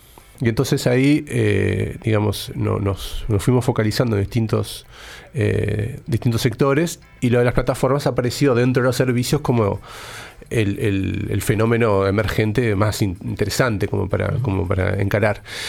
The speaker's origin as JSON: {"language": "Spanish", "country": "Argentina", "tie": "born or raised there", "also_born_or_lived": "Uruguay", "said": "Soy medio argentino, medio uruguayo. Hice la escuela, parte del liceo allá. Tuve muchos años, entonces, bueno, socializado en Argentina."}